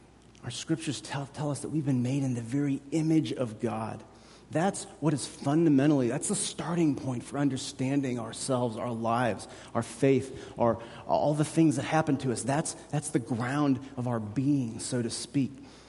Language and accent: English; Kansas City, United States; Like, I'm from Kansas City. Like, we have rain.